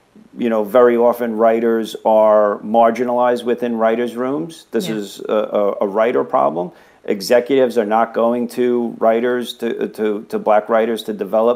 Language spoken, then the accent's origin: English; New York City, New York, United States; You know, I grew up in New York in the 70s, and, you know, the police were present.